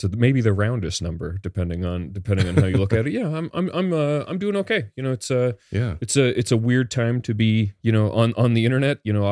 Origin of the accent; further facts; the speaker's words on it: Canada; it feels, incongruous with like growing up as a Canadian, what you learn about, you know, the foundational elements of the states